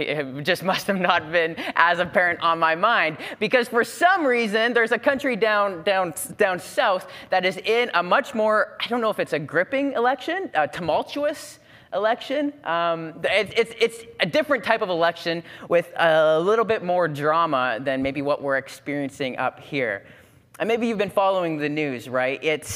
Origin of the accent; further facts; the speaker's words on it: Canada; it's quite easy as a Canadian to be sitting up here. And it's particularly fun for me. I married into the South a little bit. My wife is an American